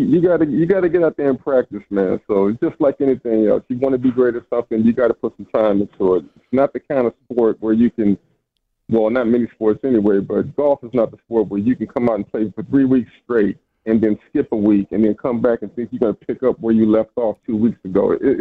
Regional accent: Silver Spring, Maryland, United States; You know, I grew up in Silver Spring, Maryland, and I've never been to New York prior

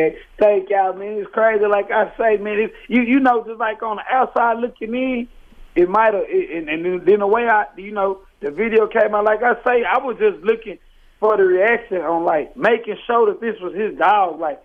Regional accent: Fort Worth, Texas, United States; like, I'm from Fort Worth, Texas.

